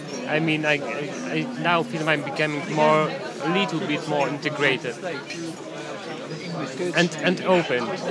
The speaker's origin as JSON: {"language": "English", "town": "Krakow", "region": "Lesser Poland", "country": "Poland", "second_language": "English", "said": "I'm from Poland, from a city called Krakow."}